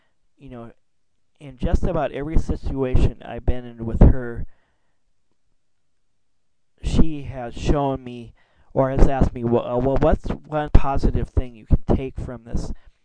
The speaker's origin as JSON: {"language": "English", "region": "Minnesota", "country": "United States", "also_born_or_lived": "Texas", "said": "I'm from the Midwest. I'm from Minnesota and have lived in the Midwest most of my life, but for a brief period of time I lived in Texas."}